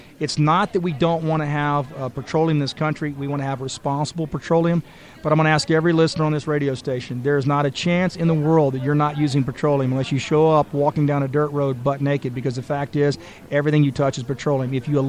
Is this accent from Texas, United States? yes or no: yes; Texas, United States; I'm from Texas, and I want to be able to charge them $145 a barrel because they don't want to.